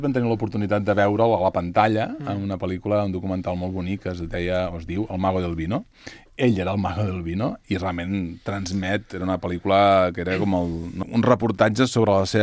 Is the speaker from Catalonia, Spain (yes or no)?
yes; Catalonia, Spain; tothom que som del Penedès